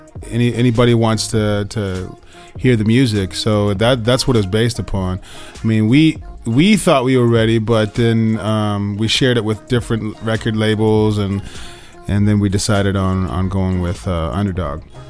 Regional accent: California, United States; I grew up in an African American community in California, but I am European American, so.

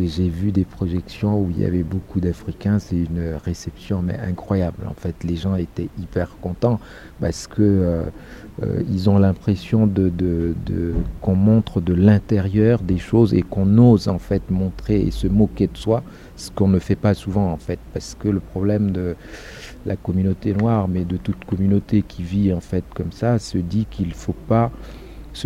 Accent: Chad; Comme je suis tchadien et tout ça, on m'a dit ça, il faut 3 mois d'enquête

